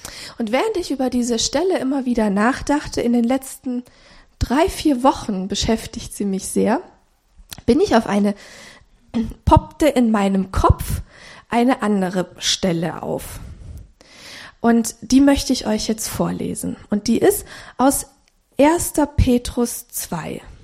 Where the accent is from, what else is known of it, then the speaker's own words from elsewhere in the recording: Romania; Ich bin in Rumänien aufgewachsen mit einem ja Unrechtsregime.